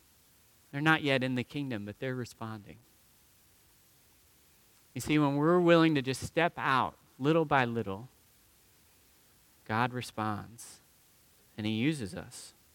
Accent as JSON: {"language": "English", "region": "Ohio", "country": "United States", "lives_now": "Texas, United States", "said": "I'm sharing about who I am and why I'm in Texas and I'm from Ohio."}